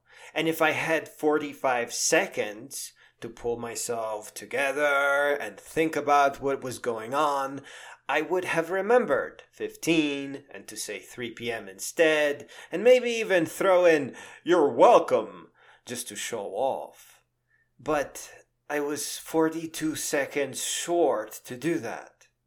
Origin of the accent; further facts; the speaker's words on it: Poland; accent: Polish; English is a second language; English, and I still pronounce it the Polish way with the hard Z. But get this, later it turned out my accent was fine.